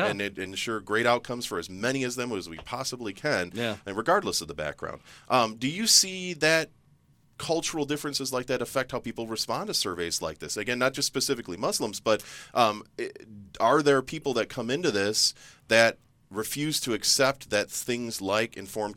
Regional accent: United States; I went through the American educational system. I grew up in America.

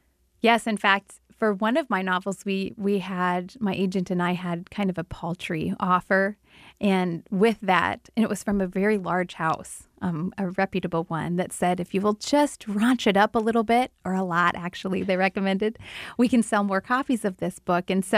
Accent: Iowa, United States; I'm from Iowa, but I am not a dummy.

